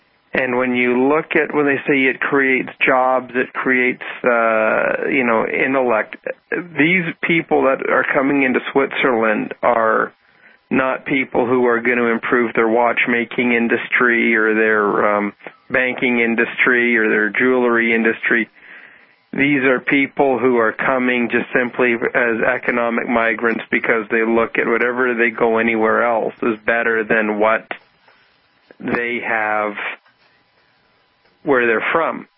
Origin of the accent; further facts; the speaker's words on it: Canada; now in United States; I'm an immigrant myself. I come from Canada.